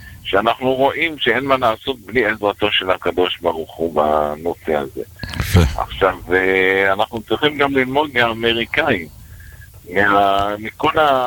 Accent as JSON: {"language": "Hebrew", "town": "Ramat Gan", "region": "Tel Aviv District", "country": "Israel", "said": "מהרמה של הגן, מרמת גן."}